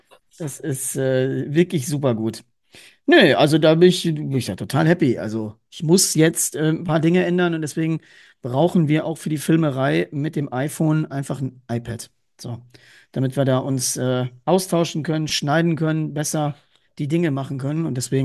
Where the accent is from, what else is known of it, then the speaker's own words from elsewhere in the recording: Essen, North Rhine-Westphalia, Germany; born there; Sie kommt ja gebürtig aus Düsseldorf, ich aus Essen.